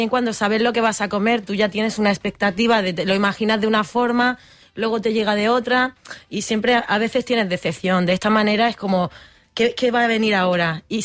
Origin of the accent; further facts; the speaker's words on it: Andalusia, Spain; y luego sí que tengo la raíz de mi tierra, Andalucía. Entonces fusiono muchas culturas con mi tierra.